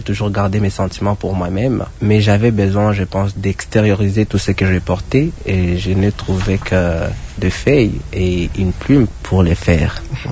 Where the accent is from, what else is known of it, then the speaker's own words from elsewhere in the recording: Bukavu, South Kivu, DR Congo; je suis originaire de Bukavu, là où je vis, là où j'ai toujours vécu